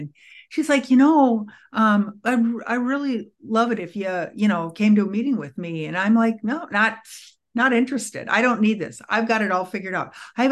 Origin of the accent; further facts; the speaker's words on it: Minneapolis, Minnesota, United States; I'm a food and sugar addict. I'm from Minneapolis, Minnesota.